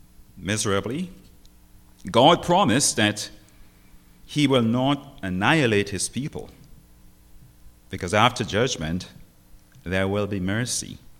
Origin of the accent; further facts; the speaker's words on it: Grenada; moved away; also born or lived in New York / Toronto / Mississauga / Stouffville; I moved from Grenada to New York, New York to Toronto, Toronto to Mississauga, Mississauga back to Toronto, Toronto to Stouffville, Stouffville to Toronto, and back to New York, and back and forth.